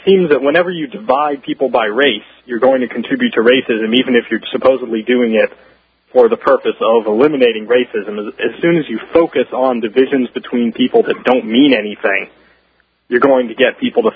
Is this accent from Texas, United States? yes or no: yes; Dallas, Texas, United States; Well, I grew up in Dallas, which the main Dallas area school district was still at the time under a federal desegregation order.